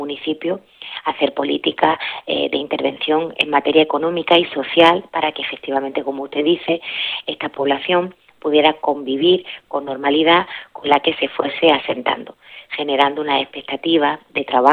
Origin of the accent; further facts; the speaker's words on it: Andalusia, Spain; ni en lo que somos el pueblo andaluz, que somos un pueblo generoso